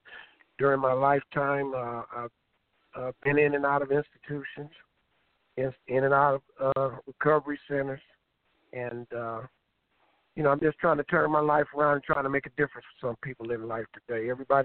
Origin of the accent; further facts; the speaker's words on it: Los Angeles, California, United States; I'm born and raised in South Central L.A., went to the South Central schools.